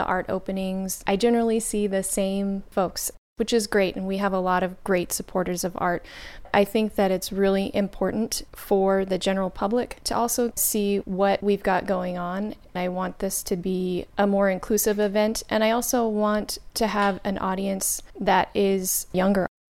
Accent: Chico, California, United States; also born or lived in Thailand; I grew up in Chico. I moved away and went into the Peace Corps for a couple years. When I was living in Thailand in the Peace Corps

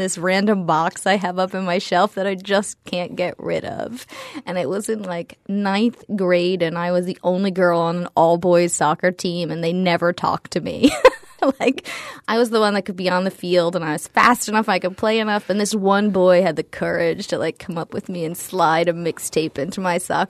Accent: New England, United States; I grew up predominantly in New England. My dad's a Brazilian, so we had a lot of Brazilian music on.

